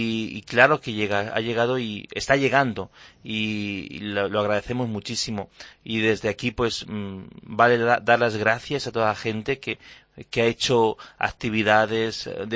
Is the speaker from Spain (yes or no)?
yes; Castilla-La Mancha, Spain; no puedo dejar de ser de donde soy. Y mi lugar, mi raíz está en La Mancha, y está en el queso manchego, y está en estas explanadas, en estas atardeceres donde el sol no se pone sino que se desvanece.